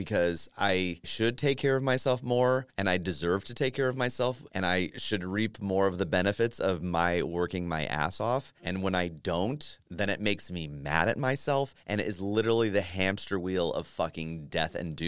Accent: Alabama, United States; because that is inbred in me because I'm from Alabama.

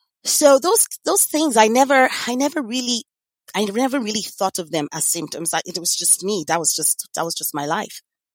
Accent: Lagos, Nigeria; now in United States; I grew up in Lagos, Nigeria

